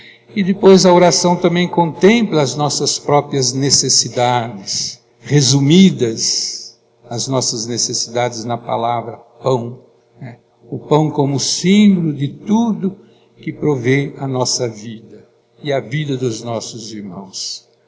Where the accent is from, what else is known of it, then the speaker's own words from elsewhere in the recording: Brazil; E como brasileiros, com o nosso jeitinho, né?